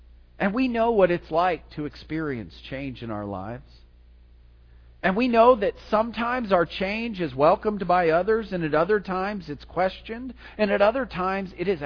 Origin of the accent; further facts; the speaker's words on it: Las Cruces, New Mexico, United States; growing up, I grew up in Las Cruces, right? And so the only reasons we saw boats in Las Cruces are because people took them to Elephant Butte.